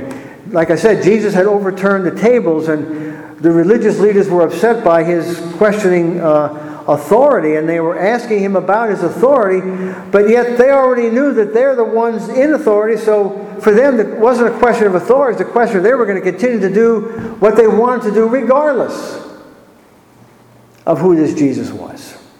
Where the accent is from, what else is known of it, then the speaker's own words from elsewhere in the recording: Scranton, Pennsylvania, United States; I had the privilege of going back to my hometown up in the Scranton, Pennsylvania area, and was able to go back to the manse where I used to live